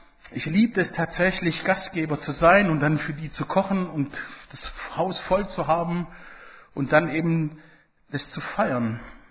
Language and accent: German; Italy; German is a second language; Bei uns in Italien ist das eine Tradition tatsächlich